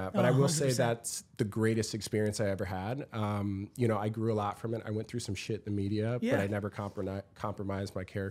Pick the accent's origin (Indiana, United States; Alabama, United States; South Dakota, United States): South Dakota, United States; So I grew up in South Dakota, small town Midwest.